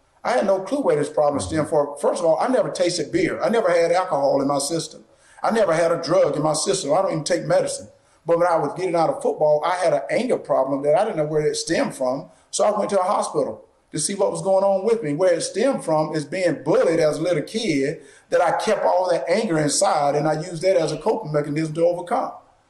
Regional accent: the South, United States; And the reason I say that, and don't get upset with me, I grew up in the South.

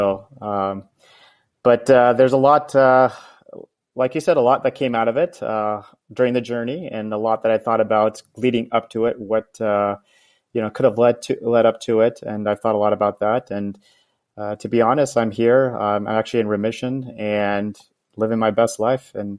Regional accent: Nashville, Tennessee, United States; 35 years old and live in the South Bay in the Bay Area. I grew up in Nashville, Tennessee, went to college at Vanderbilt, went to dental school at NYU and graduated in 2012.

